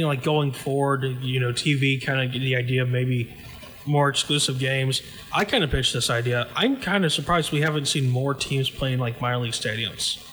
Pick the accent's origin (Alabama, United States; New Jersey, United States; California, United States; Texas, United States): Alabama, United States; just because my hometown team, the Rock City Trash Pandas, they have not hosted an Angels game yet.